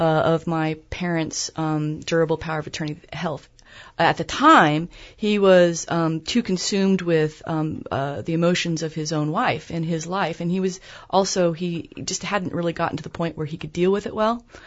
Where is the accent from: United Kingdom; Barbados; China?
United Kingdom; England; Rachel, she is the daughter of a friend I grew up with in England